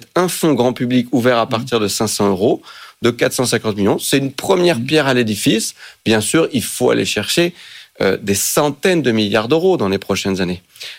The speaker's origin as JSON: {"language": "French", "country": "France", "said": "Chez nous, en France, ça ne tombe pas du ciel."}